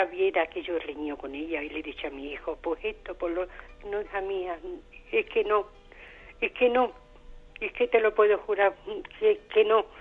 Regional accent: Trujillo, Extremadura, Spain; now in Zaragoza, Spain; Trujillo, pero vivo aquí en Zaragoza

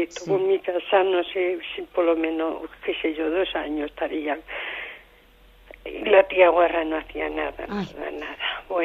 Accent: Trujillo, Extremadura, Spain; now in Zaragoza, Spain; Trujillo, pero vivo aquí en Zaragoza

